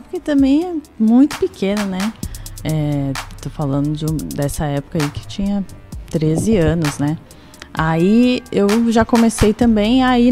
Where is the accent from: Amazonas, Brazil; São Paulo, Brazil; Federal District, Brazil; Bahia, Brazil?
São Paulo, Brazil; eu nasci e ainda estou lá na freguesia do Ó, sou da Zona Norte, pertinho daqui também de Osasco, né?